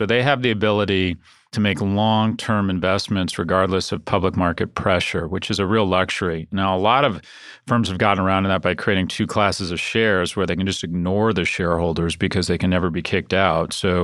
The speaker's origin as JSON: {"language": "English", "town": "San Diego", "region": "California", "country": "United States", "tie": "born there", "said": "I was born in San Diego, and my father lives there now."}